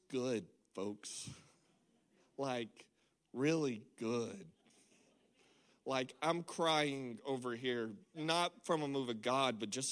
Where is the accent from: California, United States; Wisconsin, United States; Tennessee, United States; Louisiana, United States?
Louisiana, United States; moved away; what I've learned since we've made the decision to move our family halfway across America, I'm originally from Louisiana